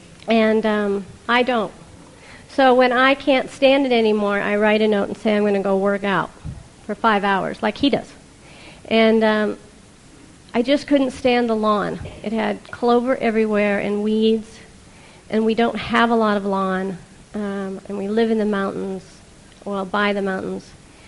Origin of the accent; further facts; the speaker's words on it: Nebraska, United States; now in Boulder, United States; I'm from Boulder, Colorado. I originally hail from Nebraska, where having a green lawn is like the best thing that you can have.